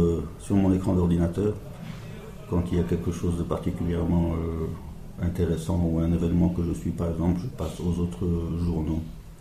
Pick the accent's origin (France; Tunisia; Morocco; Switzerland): Morocco; je suis un Marocain d'origine iranienne avec un cœur qui bat au rythme tchèque.